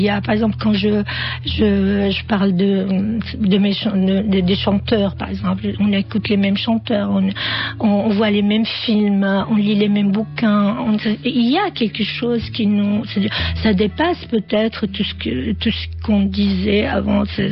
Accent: Damascus, Damascus Governorate, Syria; French is a second language; now in France; je suis syrienne, bien sûr, je suis née à Damas, je fais mes études à Damas

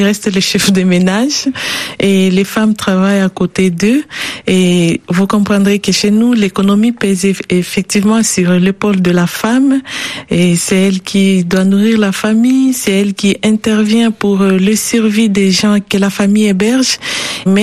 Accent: Bukavu, South Kivu, DR Congo; je viens de la RDC, précisément à l'Est, à Bukavu.

